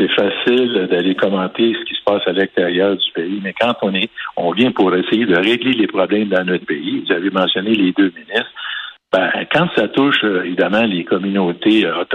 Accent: Montreal, Quebec, Canada; moi, je suis un Montréalais d'origine.

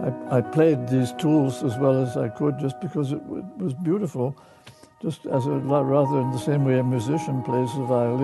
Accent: England, United Kingdom; moved away as an adult; now in United States; I came from England to the United States to study physics.

